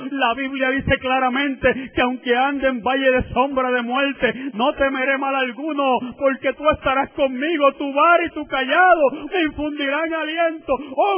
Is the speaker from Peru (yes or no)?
no; Río Piedras, Puerto Rico; y yo soy natural de Río Piedra. No sabía que me estaba trayendo a mi pueblo, amén, donde que me vio nacer.